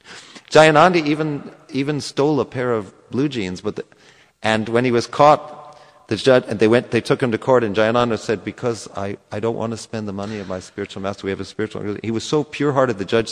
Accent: California, United States; I'm from Southern Cal. It's always warm, 70 degrees, even in the winter.

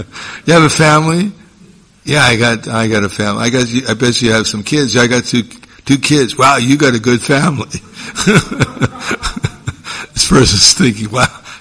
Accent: Kranj, Slovenia; English is a second language; Yes, I'm from Slovenia.

